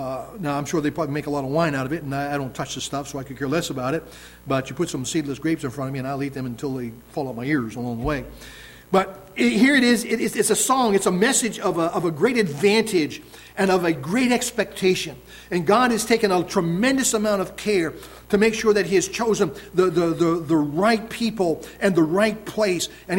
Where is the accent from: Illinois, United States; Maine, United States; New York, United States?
Maine, United States; Bridgton; I remember as a kid growing up in Bridgeton, Maine